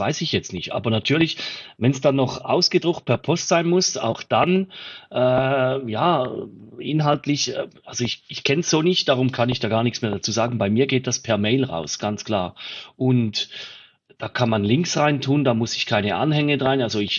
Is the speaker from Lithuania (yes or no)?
no; Switzerland; Also auch bei uns in der Schweiz wird da schon noch geschaut, dass es nicht so viel kostet.